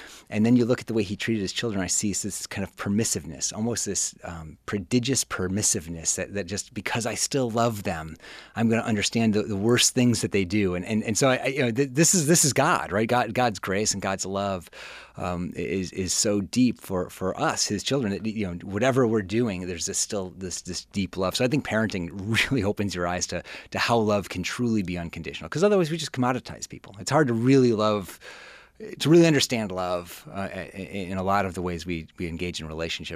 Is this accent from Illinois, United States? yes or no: no; West Seneca, New York, United States; and I grew up in West Seneca. So we're both Western New York natives.